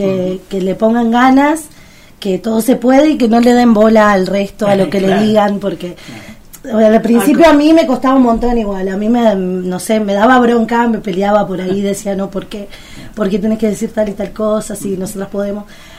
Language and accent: Spanish; Bariloche, Río Negro, Argentina; born there; Soy nacida en Bariloche